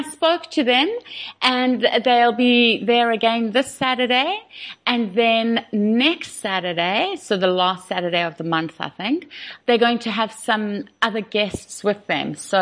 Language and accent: English; KwaZulu-Natal, South Africa; I grew up with polo in Shangweni